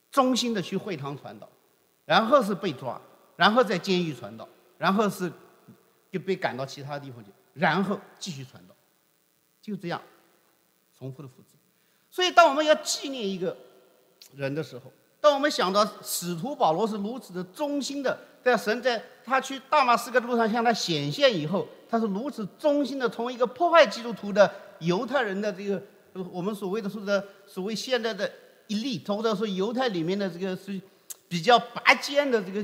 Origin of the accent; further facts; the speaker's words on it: China; 我们知道我们中国人有一个很传统的观点